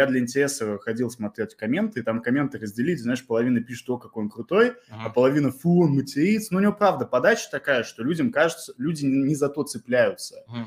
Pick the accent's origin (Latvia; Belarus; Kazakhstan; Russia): Russia; И он говорит, слушай, а ты откуда? Я как-то так, ну, вот из России.